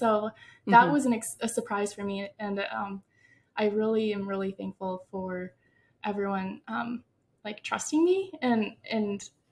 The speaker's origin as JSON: {"language": "English", "region": "Wisconsin", "country": "United States", "said": "well, I'm from Wisconsin and I currently live in Wisconsin with my husband and our little golden retriever, Rose."}